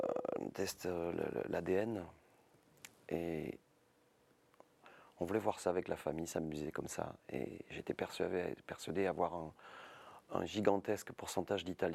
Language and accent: French; Perpignan, Occitanie, France; born there; Je suis né, évidemment, à Perpignan, donc c'est pour ça.